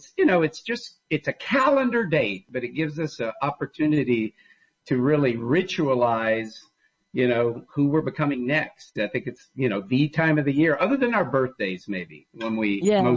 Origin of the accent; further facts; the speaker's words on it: Texas, United States; you know, I grew up in Texas